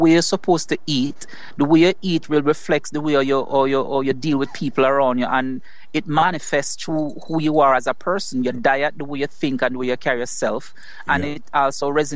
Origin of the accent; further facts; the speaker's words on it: Spanish Town, Saint Catherine, Jamaica; also born or lived in Kingston; I was born in Raytown, Kingston, and grew up in Spanish Town. I went to school at Tivoli Gardens High School in Jamaica.